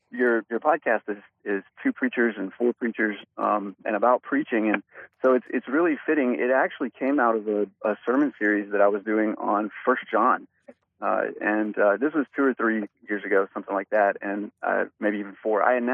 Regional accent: Texas, United States; Well, I am originally from East Texas, grew up in a real small town there with two wonderful Christian parents who took me to church every time the doors were open

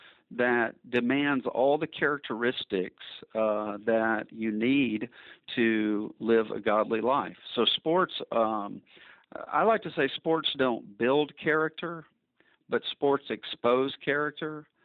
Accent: Alabama, United States; I grew up in Alabama, and sports were just what we did in my home.

